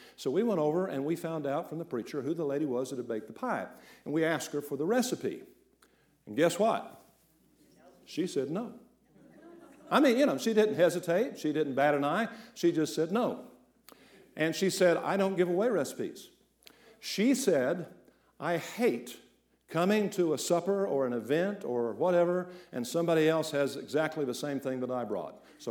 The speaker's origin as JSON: {"language": "English", "region": "Virginia", "country": "United States", "said": "But I'm not from the Southwest. I think they must be big in the Southwest. Back in Virginia, we didn't have buttermilk pies."}